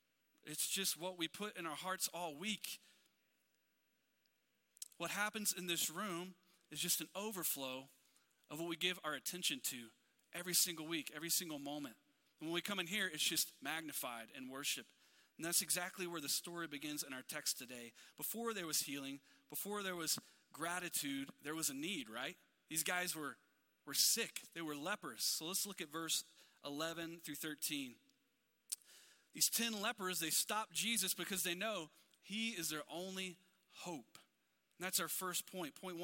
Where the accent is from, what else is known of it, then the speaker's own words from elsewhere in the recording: Gulf Coast, United States; I grew up down near the Gulf, just a couple hours from the Gulf.